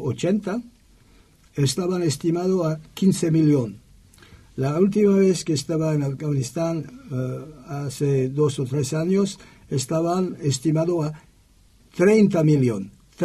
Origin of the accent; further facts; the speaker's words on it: France; Spanish is a second language; francés, me voy a votar y para mí lo importante es el segundo turno.